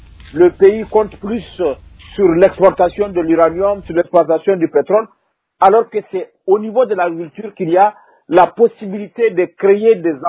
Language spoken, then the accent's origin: French; Niger; La situation qui a été décrite est à plusieurs égards la même dans mon pays et au Sahel, que je connais assez bien.